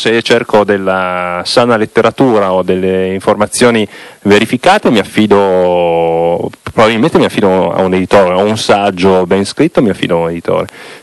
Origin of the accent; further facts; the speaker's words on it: Piedmont, Italy; io in quanto piemontese, di nome e cognome